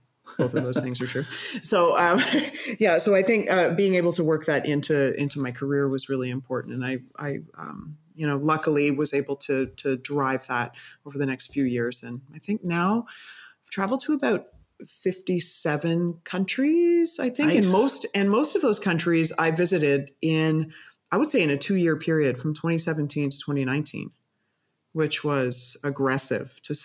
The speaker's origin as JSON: {"language": "English", "country": "Canada", "said": "being Canadian"}